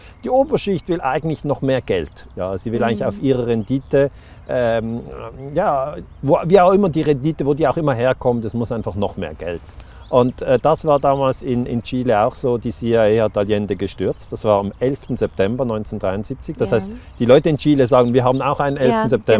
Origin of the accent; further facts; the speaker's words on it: Basel, Basel-Stadt, Switzerland; Ich bin ja aus der Schweiz, aus Basel.